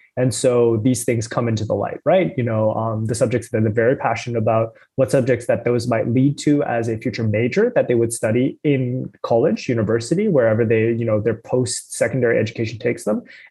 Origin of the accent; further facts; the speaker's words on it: Canada; also born or lived in China; I'm Canadian. I was born in China, but grew up in Canada.